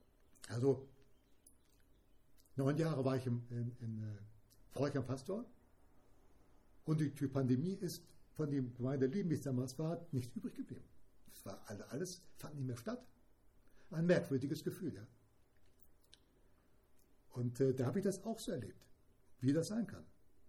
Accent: Bremen, Germany; ich komme aus Bremen.

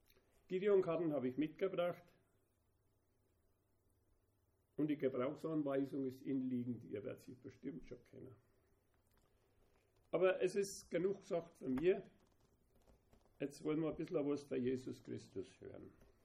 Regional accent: Gunzendorf, Germany; Ich komme aus Gunzendorf, wiedergeboren in Jesus Christus seit 2008.

